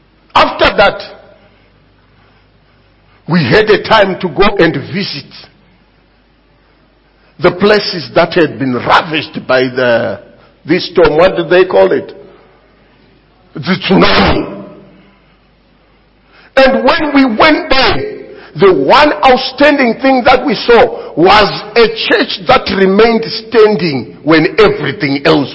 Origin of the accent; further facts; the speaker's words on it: Zimbabwe; I come from Zimbabwe, at least you didn't know.